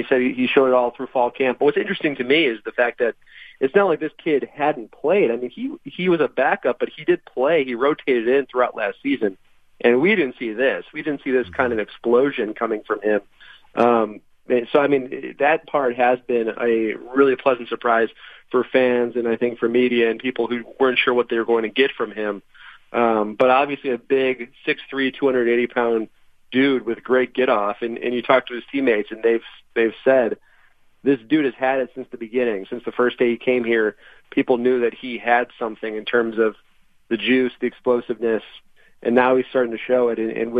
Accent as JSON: {"language": "English", "region": "Midwest", "country": "United States", "said": "I mean, obviously, I'm from the Midwest originally, so it's hard to really gauge."}